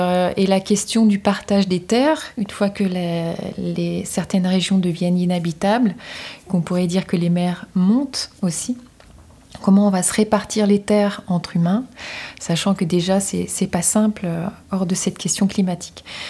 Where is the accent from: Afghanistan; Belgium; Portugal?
Belgium; Brussels; Ben moi, je suis bruxelloise depuis une trentaine d'années. Et en ayant grandi ici